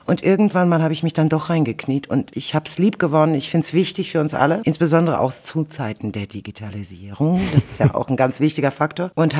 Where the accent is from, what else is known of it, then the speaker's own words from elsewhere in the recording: Germany; also born or lived in Soviet Union; Ich bin in der UdSSR geboren, mit meiner Familie hierher gekommen. Wir sind Russlanddeutsche